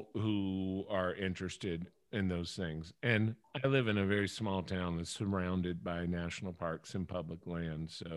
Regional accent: New Orleans, Louisiana, United States; also born or lived in Arizona; I'm born and raised in New Orleans, and I lived there until about middle school.

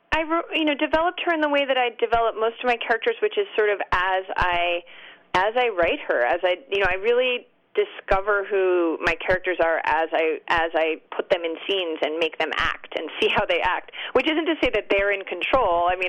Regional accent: Gloucester, Massachusetts, United States; I grew up in Gloucester, Massachusetts, which is where this book is set

